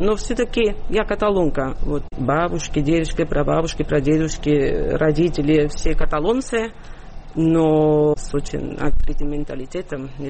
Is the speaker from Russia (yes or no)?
no; Sabadell, Catalonia, Spain; И я детство провела в Сабаделе, и уже подростком стала приезжать очень часто все выходные практически в Барселону